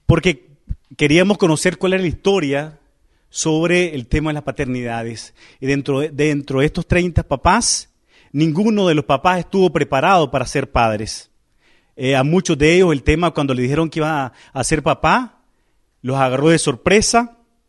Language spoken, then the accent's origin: Spanish; Nicaragua; de Nicaragua y voy a compartirle una investigación